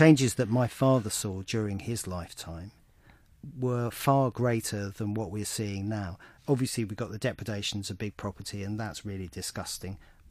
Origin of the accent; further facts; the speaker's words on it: Hendon, London, United Kingdom; also born or lived in St John's Wood; I was born in St John's Wood, and I was raised in Hendon, North London.